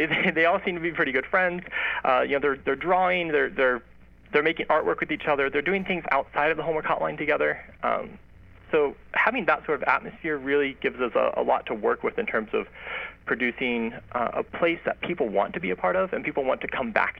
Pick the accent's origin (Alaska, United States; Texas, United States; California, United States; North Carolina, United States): California, United States; Hemet; I mean, I grew up in the Inland Empire. I grew up in Hemet, California